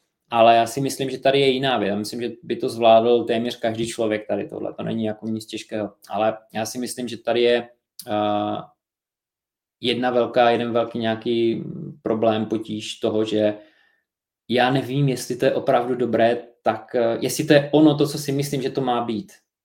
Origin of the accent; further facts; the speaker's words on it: Moravia, Czechia; něco třeba na severní Moravě, odkud pocházím